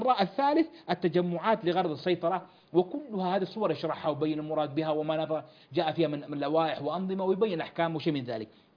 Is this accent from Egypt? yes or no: no; Saudi Arabia